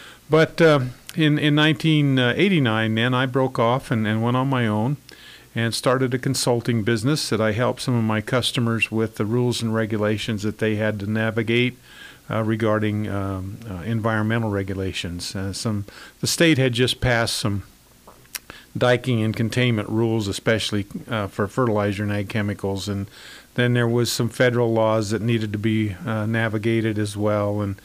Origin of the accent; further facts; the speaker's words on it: Eustis, Nebraska, United States; now in North Platte, United States; I actually grew up over at Eustis, Nebraska, which is my home. I still call it my hometown.